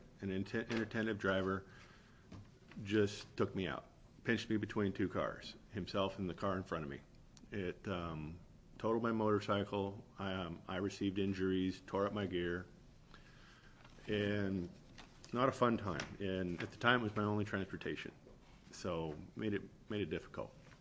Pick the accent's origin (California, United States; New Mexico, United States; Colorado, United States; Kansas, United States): California, United States; I grew up in California, and so I'm familiar with lane sharing